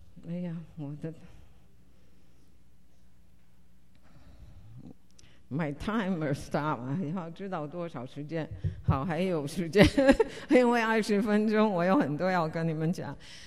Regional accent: China; moved away as an adult; now in United States; 中文很快就学回来，因为也是我的母语

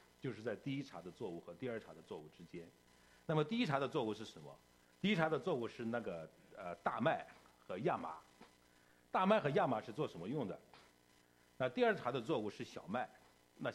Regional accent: North China, China; 那我从小我是在农村长大的，那在我们北方的农村，我不知道南方的农村怎么样

